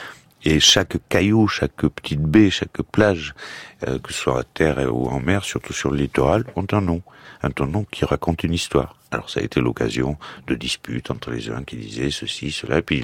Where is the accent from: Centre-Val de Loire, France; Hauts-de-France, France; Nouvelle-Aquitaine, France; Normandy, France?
Nouvelle-Aquitaine, France; born there; moi je suis né dans le Béarn, mon père parlait pas français en arrivant à l'école. Et il était puni s'il parlait le patois béarnais. Et ses 3 enfants, dont moi-même, je parle pas un mot de béarnais.